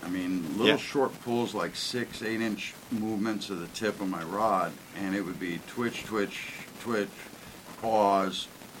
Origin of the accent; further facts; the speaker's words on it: Midwest, United States; because I'm from the Midwest, originally from there, I learned to say Rapala